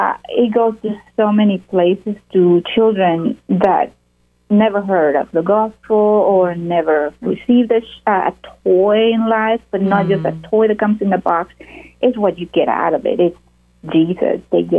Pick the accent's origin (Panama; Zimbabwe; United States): Panama; I am from Panama